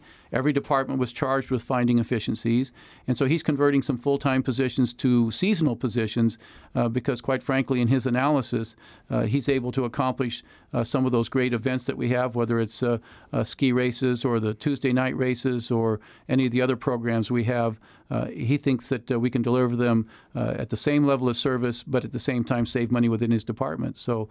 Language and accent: English; Alaska, United States; born and raised in Alaska, I cherish our history